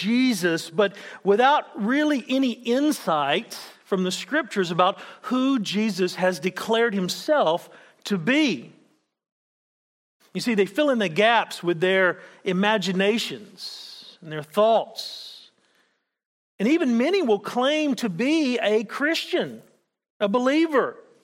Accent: Adelaide, South Australia, Australia; accent: Australian; As you can hear, my accent is a little different than probably what you're used to. It's because I'm from Adelaide and we were free colony.

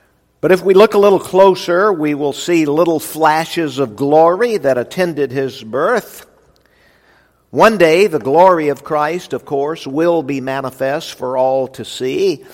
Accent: Memphis, Tennessee, United States; born there; I was born right here in Memphis in Methodist Hospital.

